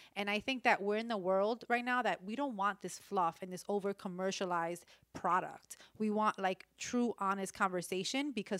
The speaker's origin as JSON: {"language": "English", "region": "New York", "country": "United States", "said": "So I'm from New York, and the only times I've been to Las Vegas is not talking."}